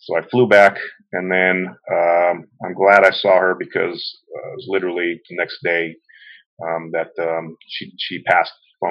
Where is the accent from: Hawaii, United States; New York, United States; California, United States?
Hawaii, United States; Kailua; I grew up in Kailua, always been a Kailua boy. In Enchanted Lake, mostly.